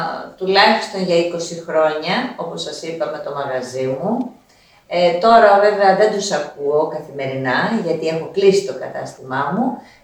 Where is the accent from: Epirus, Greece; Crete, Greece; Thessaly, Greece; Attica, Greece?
Thessaly, Greece; Trikala; Κατάγομαι από τα Τρίκαλα, γεννήθηκα και ζω εδώ.